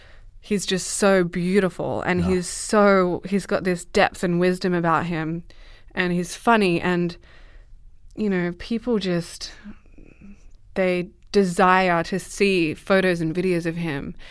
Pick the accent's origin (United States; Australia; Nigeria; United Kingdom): Australia; I'm from Australia, so I was breastfeeding in public when we had our son.